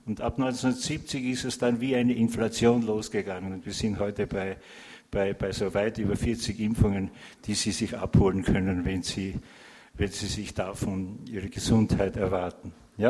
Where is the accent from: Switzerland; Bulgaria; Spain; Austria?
Austria; now in Luxembourg; das ist bei uns in Österreich von Ende August bis Mitte Mai, oft bis Juni. Und hier in Luxemburg wird es ungefähr so ähnlich sein.